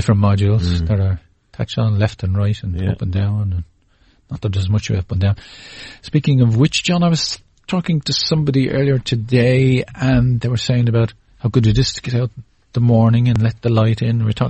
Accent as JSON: {"language": "English", "region": "Leinster", "country": "Ireland", "tie": "born or raised there", "said": "just from the end of my the end of the road in County Meath, in my hometown."}